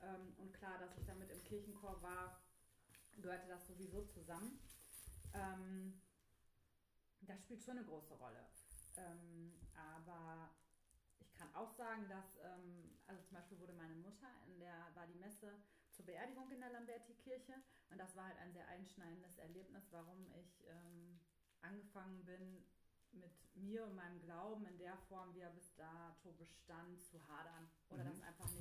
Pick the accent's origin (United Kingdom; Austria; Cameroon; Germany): Germany; Coesfeld, North Rhine-Westphalia; born there; now in Essen, Germany; ich bin gebürtige Coesfelderin, wohne aktuell in Essen, komme aber bald wieder in die Heimat zurück